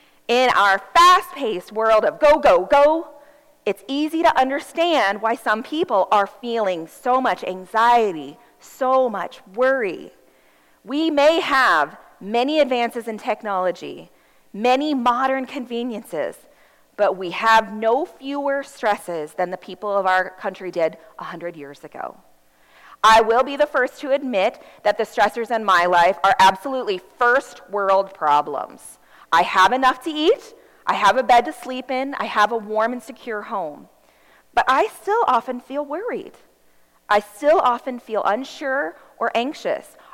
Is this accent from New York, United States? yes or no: no; Ohio, United States; I'm from Ohio, and I attended a little country church, a Methodist church in Ohio.